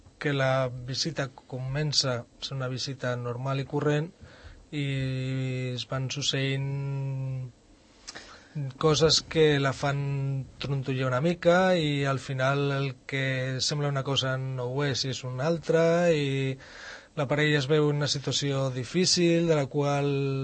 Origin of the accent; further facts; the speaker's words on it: Asturias, Spain; moved away as an adult; quan vaig marxar d'Astúries vaig venir a estudiar aquí.